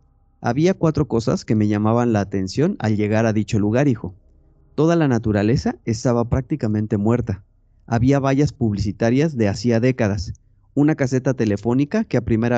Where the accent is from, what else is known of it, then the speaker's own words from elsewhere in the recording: California, United States; born there; Soy hijo de inmigrantes y nací cerca de Los Ángeles. Mis padres migraron de México cuando eran jóvenes, pero tanto mis hermanos como yo nacimos aquí, en los Estados Unidos.